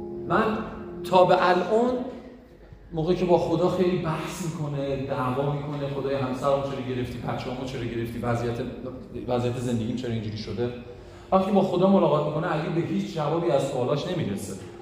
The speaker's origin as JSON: {"language": "Persian", "country": "Iran", "said": "ما هم ایرانیم، ما هم جز اون قوم هستیم."}